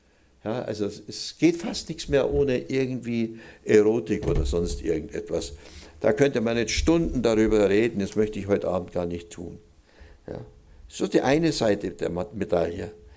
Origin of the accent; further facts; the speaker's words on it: Oberammergau, Bavaria, Germany; born there; Also in meiner Heimat, ich komme gebürtig aus Oberammergau, und ich wohne im Schwarzwald, im Nordschwarzwald